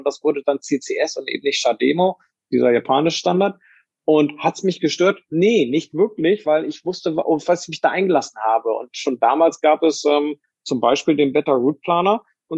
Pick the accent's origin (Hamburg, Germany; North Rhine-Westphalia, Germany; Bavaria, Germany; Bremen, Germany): Bremen, Germany; Also ich komme ja ursprünglich aus Bremen